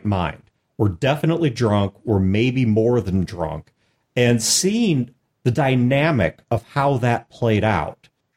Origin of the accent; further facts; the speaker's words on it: Midwest, United States; also born or lived in Albuquerque, United States; But even talking about being in Albuquerque, look, I'm from the Midwest.